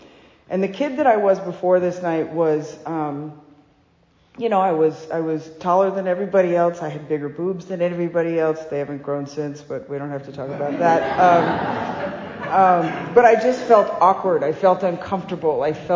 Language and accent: English; Los Angeles, California, United States; I grew up in Los Angeles. My dad's an alcoholic. He worked in the music business.